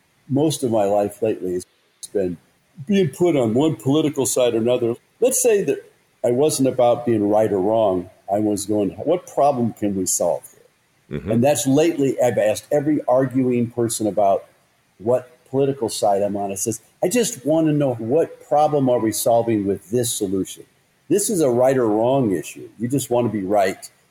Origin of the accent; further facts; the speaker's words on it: Colorado, United States; now in Michigan, United States; let's say there's two bridges up from my home state of Colorado or Michigan, where I moved to.